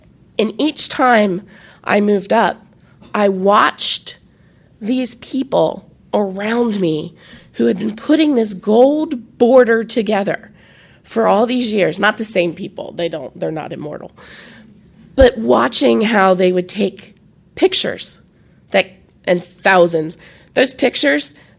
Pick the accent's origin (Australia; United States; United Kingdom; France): United States; Maryland; And I said, "Well, I'm from Maryland. I'm going to move back to D.C.